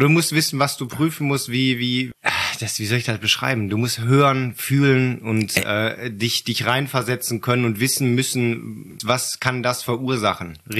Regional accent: Bavaria, Germany; ich komme aus dem Allgäu, das wissen ja noch viele von früher.

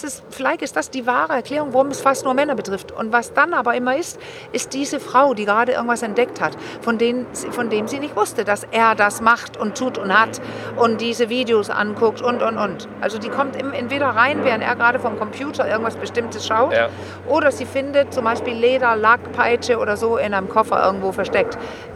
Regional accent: Denmark; German is a second language; ich bin Dänin.

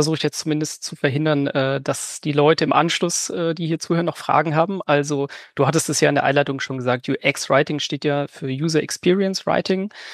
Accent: Darmstadt, Hesse, Germany; aus Darmstadt, aus der schönen Wissenschaftsstadt Darmstadt

